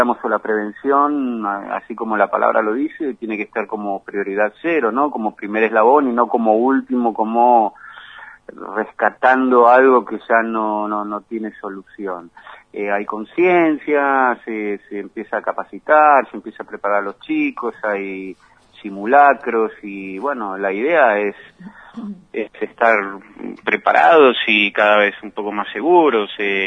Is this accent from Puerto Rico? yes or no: no; Barracas, Buenos Aires Province, Argentina; Yo nací en Barracas, así que tenía la cancha y el canto de las sirenas muy muy arraigado con toda mi infancia.